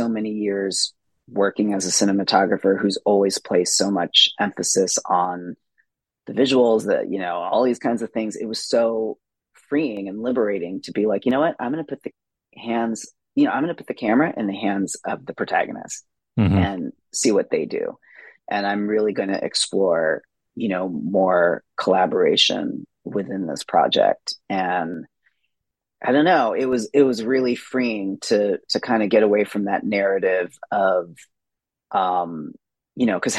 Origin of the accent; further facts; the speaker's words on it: California, United States; Well, I have to also acknowledge that I grew up in California, and I also grew up in California in a very conservative part, which was Central California.